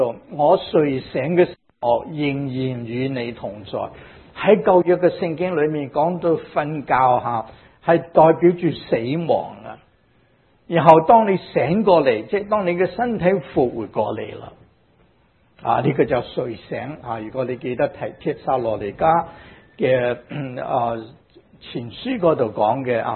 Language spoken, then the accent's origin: Cantonese; China; 其实我系七十二岁嘅。啊，点解咧？佢话七十三岁看住中国年嚟到计嘅